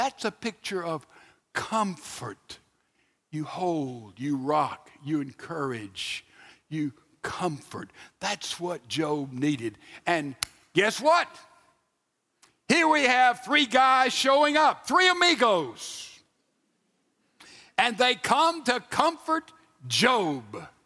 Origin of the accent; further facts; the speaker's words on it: Mississippi, United States; I'm from South Mississippi, and there in the bucolic area of this nation where I was brought up